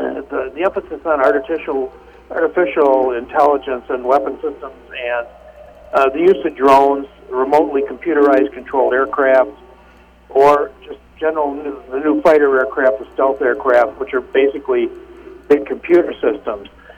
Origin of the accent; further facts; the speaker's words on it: Madison, Wisconsin, United States; I'm a Midwest boy. I grew up in Madison, Wisconsin. And at age 17, I went into the service, into the Army.